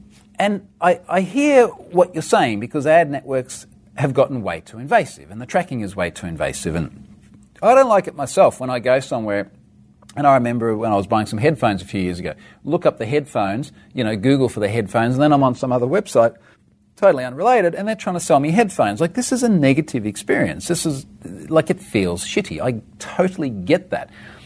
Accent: Australia; being an Aussie.

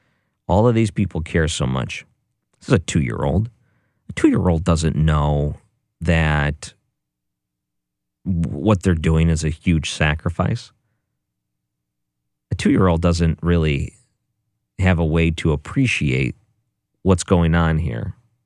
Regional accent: Detroit, Michigan, United States; born there; I was born in Detroit, Michigan.

